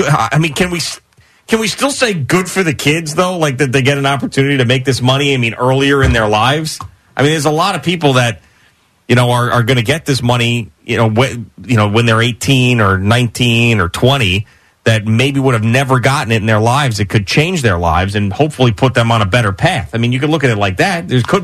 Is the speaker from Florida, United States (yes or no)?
no; New York, United States; I mean, I'm not the biggest college football fan growing up in New York, where we didn't really have a team.